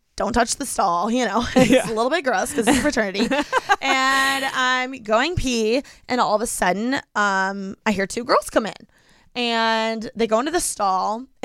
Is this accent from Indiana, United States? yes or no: yes; Bloomington, Indiana, United States; Okay, so as we all know, IU, Bloomington, mm-hmm. is my hometown.